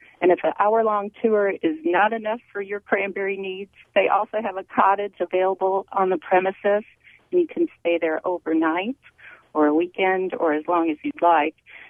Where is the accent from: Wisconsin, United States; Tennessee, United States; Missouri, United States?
Wisconsin, United States; Wisconsin Rapids; Oh, well, I grew up in Wisconsin Rapids